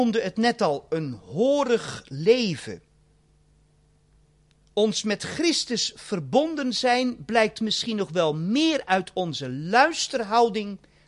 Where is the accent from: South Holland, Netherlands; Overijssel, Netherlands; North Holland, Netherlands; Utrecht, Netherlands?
South Holland, Netherlands; ik kom jezelf uit Albertswaard